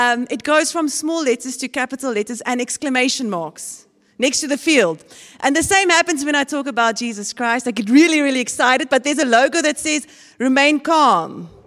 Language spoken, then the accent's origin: English; George, Western Cape, South Africa; I'm from George.